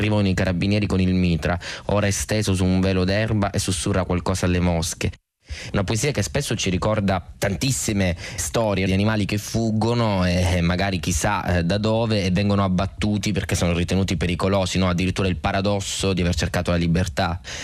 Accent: Sicily, Italy; Soprattutto in Sicilia, da dove vengo io

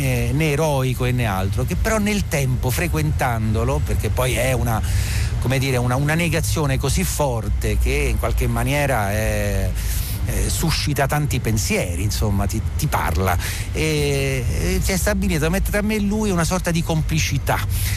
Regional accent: Rome, Lazio, Italy; essendo romano d'origine, sono cresciuto in questa città, affezionato a questa città che non ho mai compreso bene.

